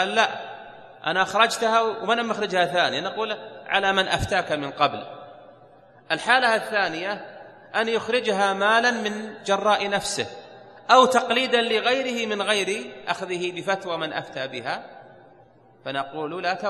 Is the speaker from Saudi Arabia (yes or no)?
yes; Najd, Saudi Arabia; مثاله: عندنا في نجد ما يأكلون رز أبو بنت